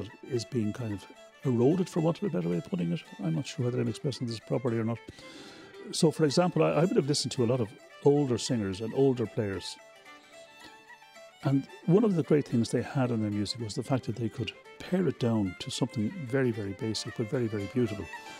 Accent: Dublin, Leinster, Ireland; I'm from Dublin.

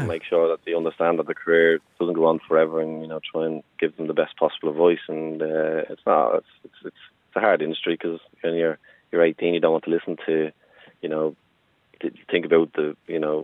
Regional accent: Newtown Mount Kennedy, County Wicklow, Ireland; I'm from Newtown, Mount Kennedy.

